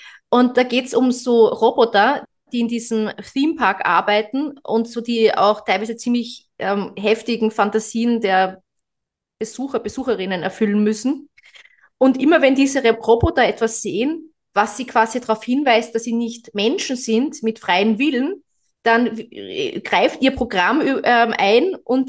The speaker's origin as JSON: {"language": "German", "country": "Austria", "lives_now": "Germany", "said": "ich bin ja Österreicherin"}